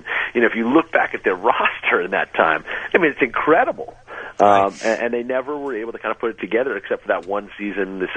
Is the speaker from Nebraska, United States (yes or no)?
no; Los Angeles, California, United States; I grew up in West L.A. in the, you know, hard scrabble streets of Cheviot Hills and Beverly Hills